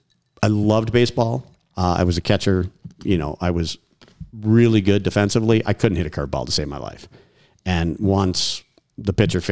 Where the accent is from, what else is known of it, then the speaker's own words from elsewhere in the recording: Minnesota, United States; And my dad, both my parents were from Southern California, and I grew up in Minnesota.